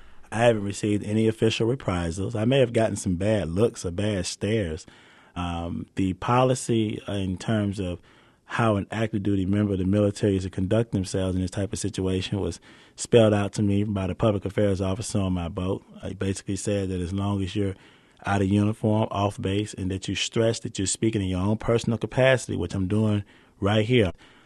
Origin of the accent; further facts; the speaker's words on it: Atlanta, Georgia, United States; growing up in Atlanta, Georgia, born and raised